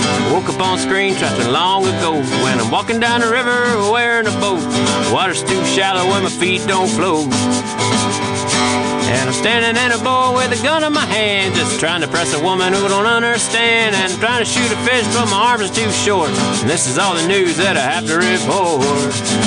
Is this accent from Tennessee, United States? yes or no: yes; Tennessee, United States; Tennessee.